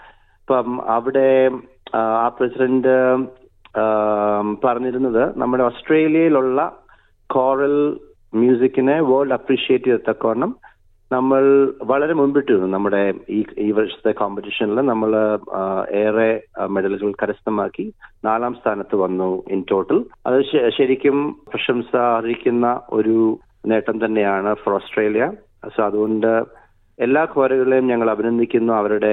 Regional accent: Kerala, India; now in Australia; ഞങ്ങൾ മലയാളികൾ ഭൂരിഭാഗം മലയാളികൾ തന്നെയായിരുന്നു.

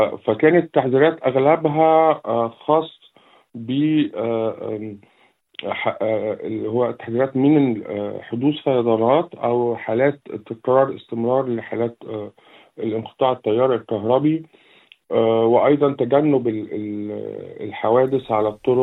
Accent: Egypt; أما بالنسبة لنا كمصري إحنا عندنا اختراع كده اسمه شوربة العدس

